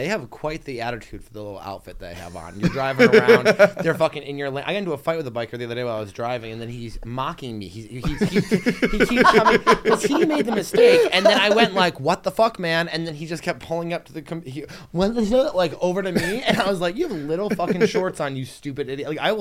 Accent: Massachusetts, United States; I'm from Northeast Massachusetts.

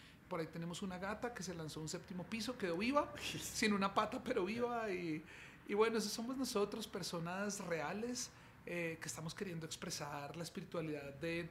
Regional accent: Bogotá, Colombia; Soy peruano y colombiano, porque hay una historia interesante

